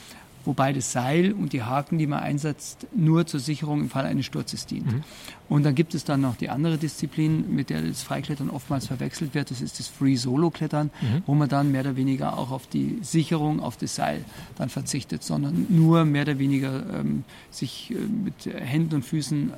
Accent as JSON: {"language": "German", "town": "Garmisch-Partenkirchen", "region": "Bavaria", "country": "Germany", "tie": "born or raised there", "said": "Ich bin in Garmisch-Partenkirchen aufgewachsen, also die Arena war das Gebirge, waren die Alpen."}